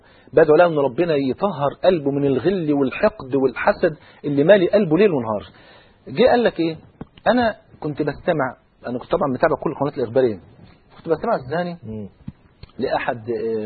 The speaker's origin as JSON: {"language": "Arabic", "country": "Egypt", "said": "خليني انا مواطن مصري"}